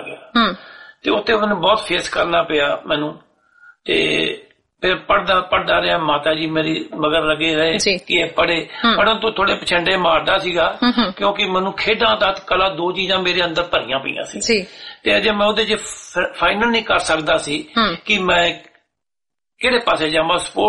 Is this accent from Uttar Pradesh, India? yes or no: yes; Mughal Sarai, Uttar Pradesh, India; also born or lived in Moga; ਮੈਂ ਮੋਗੇ ਤੋਂ ਮੈਂ ਬਿਲੋਂਗ ਕਰਦਾ ਤੇ ਜੰਮਿਆ ਉੱਥੇ, ਪਲਿਆ ਮੈਂ ਮੁਗਲ ਸਰਾਏ। ਮੇਰੇ ਪਿਤਾ ਜੀ ਰੇਲਵੇ ਦੇ ਗਸਟ ਅਫਸਰ ਸੀਗੇ